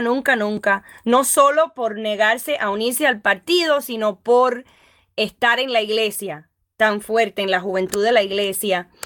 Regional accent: Florida, United States; moved away as an adult; Ya de vieja salí de Florida. En el 2000.

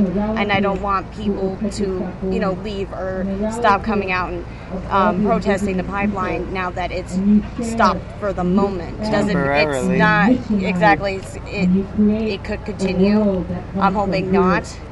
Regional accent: New Jersey, United States; New Jersey.

